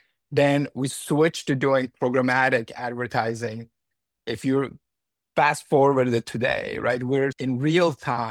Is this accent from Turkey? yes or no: yes; Istanbul, Turkey; moved away as an adult; now in United States; So I'm born and raised in Istanbul, Turkey. So I'm Turkish by birth. And I came to the States for an undergrad and I did my computer science degree.